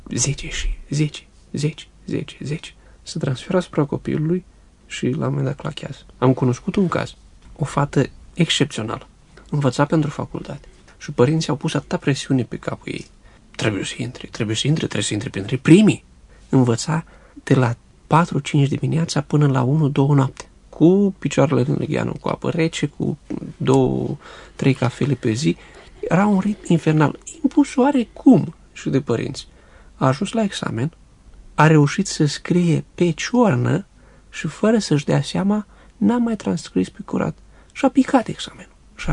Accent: Botoșani, Botoșani County, Romania; Și eu sunt de la Botoșani, de exemplu

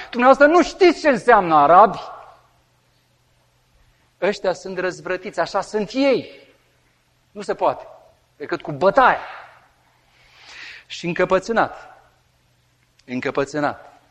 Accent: Romania; Romanian is a second language; mă vede că vorbesc cu accent cu Dana, așa românește cum vorbeam, eu știu, englezește cu ei acolo cu accentul meu, se întoarce la mine și zice, ești iranian? Și eu zic, romanian.

